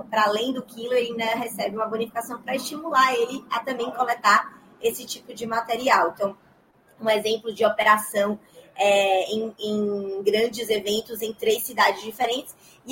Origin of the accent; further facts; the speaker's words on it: Salvador, Bahia, Brazil; now in São Paulo, Brazil; Eu sou de Salvador, né? Então, eu falei isso, baiana, sou de Salvador. E quando a gente foi empreender, eu tive que me mudar para São Paulo.